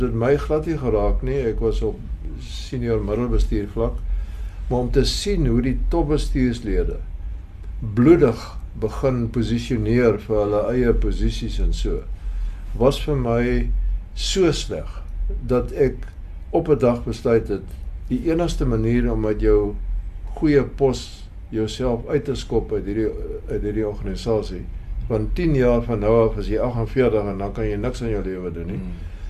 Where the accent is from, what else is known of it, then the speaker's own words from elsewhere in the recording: Paarl, Western Cape, South Africa; Ek het hier in die Parel groot geword